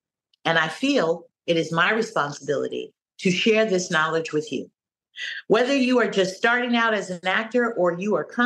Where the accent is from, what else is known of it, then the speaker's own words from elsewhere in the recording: San Francisco, California, United States; my early years growing up in San Francisco, California.